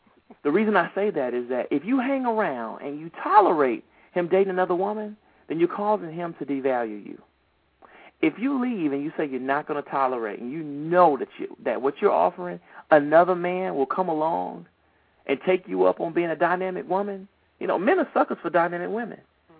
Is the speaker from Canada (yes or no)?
no; Atlanta, Georgia, United States; Oh, that's my hometown, Atlanta, Georgia.